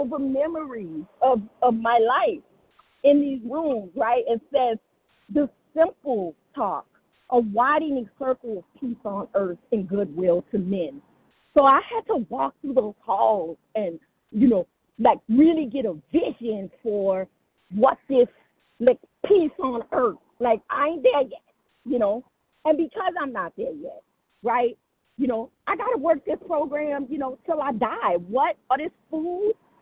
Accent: New Orleans, Louisiana, United States; my life as an African-American woman growing up in the Deep South, in New Orleans

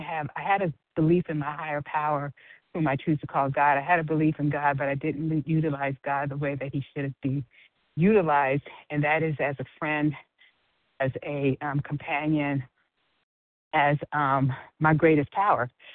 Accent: Georgia, United States; Good morning, family. … I am from Georgia.

